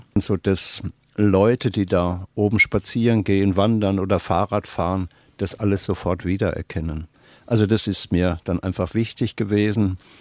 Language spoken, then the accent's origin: German; North Rhine-Westphalia, Germany; now in Engstingen, Germany; Ich komme aus Nordrhein-Westfalen und da sind keine großen Bindungen mehr da.